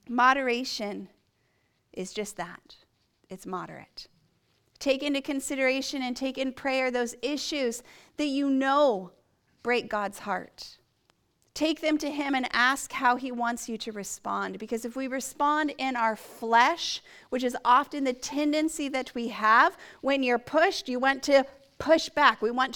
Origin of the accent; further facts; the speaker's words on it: United States; now in Canada; I am an American, born and raised. Now I am a Canadian.